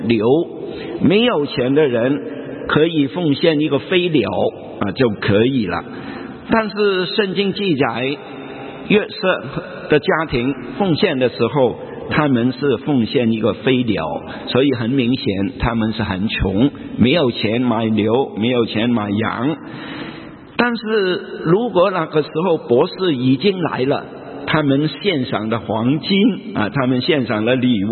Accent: China; 学无前后，大则为先这个我们中国人讲的一个道理。

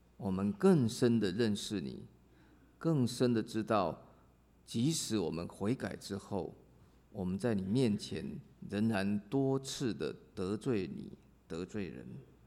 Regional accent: China; 还有一个是意思是我们中国人所讲的国泰民安的意思

